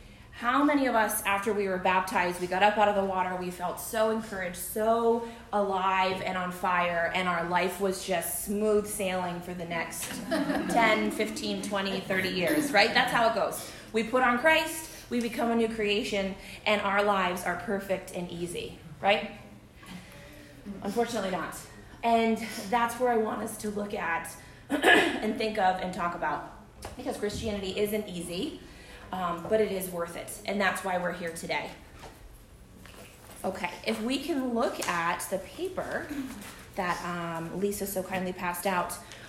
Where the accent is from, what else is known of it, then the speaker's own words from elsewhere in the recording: East Coast, United States; and I am from the East Coast originally, so all my family's in Rhode Island and now Memphis and back there.